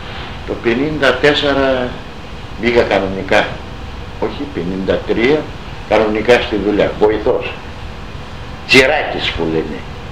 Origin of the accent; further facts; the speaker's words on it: Irakleia, Greece; όλοι είμαστε από την Ηράκλεια